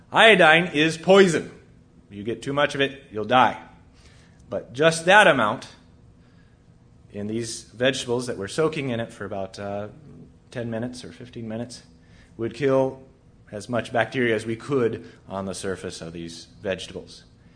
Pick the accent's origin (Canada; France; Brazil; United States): Brazil; I grew up in Brazil, a tropical country. Amazing fruits and vegetables there, fresh every day.